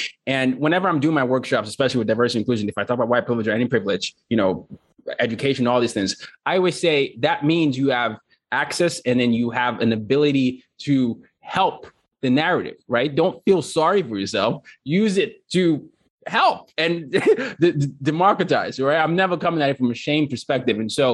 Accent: Nigeria; And I'm from Nigeria.

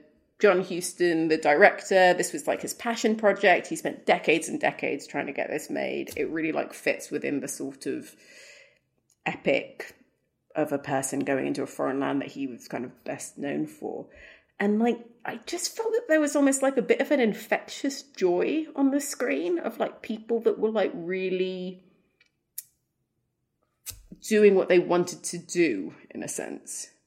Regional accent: Sudan; also born or lived in Africa; obviously I'm from Sudan. I grew up in Africa.

